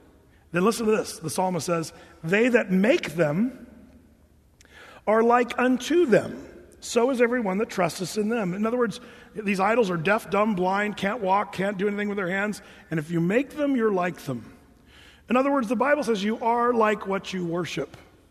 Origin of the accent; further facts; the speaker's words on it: United States; And as an American, I think, yeah, that's idolatry, you know, when you have this little object that you worship and all this stuff.